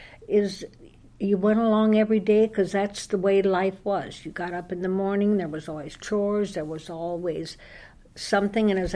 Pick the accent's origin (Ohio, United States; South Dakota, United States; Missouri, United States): South Dakota, United States; Raymond; I grew up in the same area, about 10 miles from Clark, on a farm in Raymond, South Dakota.